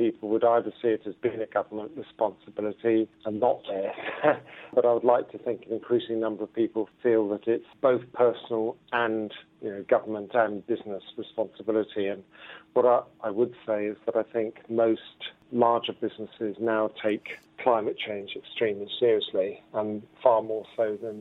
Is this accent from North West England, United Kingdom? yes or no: no; London, United Kingdom; from London.